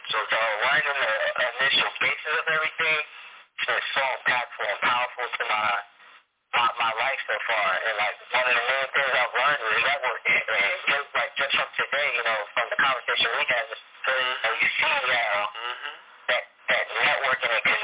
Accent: Orange, New Jersey, United States; I'm from Orange, New Jersey.

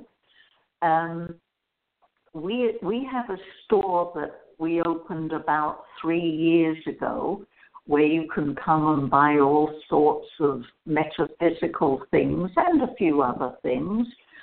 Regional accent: Somersham, East of England, United Kingdom; born there; where I was born in Cambridge, in a place called Somersham.

